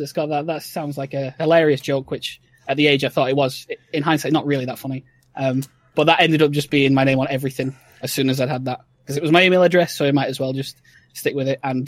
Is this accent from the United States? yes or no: no; England, United Kingdom; accent: Northern English; I'm from Northern England, so I have got a bit of a rough and ready English accent compared to what I suppose most people will hear.